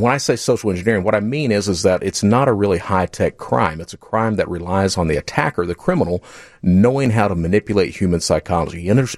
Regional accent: Kentucky, United States; I'm from Eastern Kentucky. So I come from a family of fraudsters.

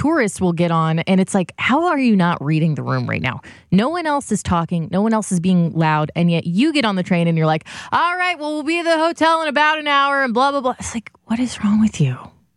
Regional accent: London, United Kingdom; As a Londoner, I was taken aback and I couldn't help but watch his belongings for him while he was gone.

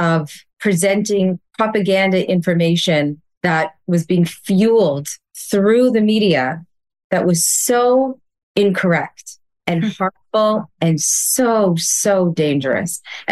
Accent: Canada; Being Canadian is incredibly important to me and to my family, but being Jewish is part of who I am.

